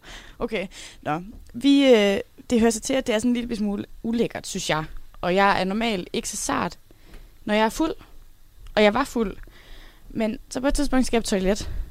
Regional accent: Esbjerg, Region of Southern Denmark, Denmark; Jeg kommer selv fra Esbjerg, så jeg ved ligesom, hvor bunden ligger.

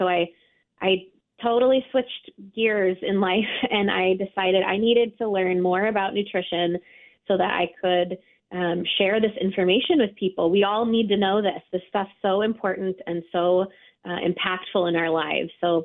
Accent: Portland, Oregon, United States; So my background, I was a fine art major. I'm from Portland, Oregon, and I knew that I wanted to do some traveling after college.

